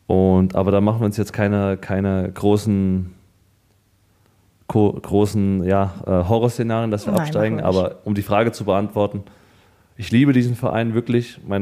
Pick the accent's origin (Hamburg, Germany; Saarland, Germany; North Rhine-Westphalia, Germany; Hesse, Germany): Hesse, Germany; Frankfurt; born there; Ich bin ja gebürtiger Frankfurter.